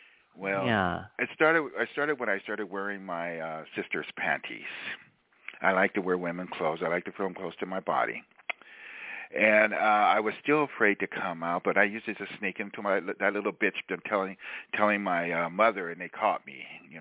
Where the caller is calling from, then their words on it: Tampa, Florida, United States; I'm calling from Tampa, Florida.